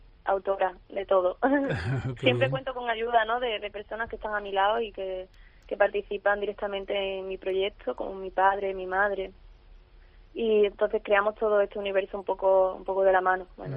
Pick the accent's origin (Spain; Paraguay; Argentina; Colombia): Spain; Malaga, Andalusia; Pues mira, yo me he criado ahí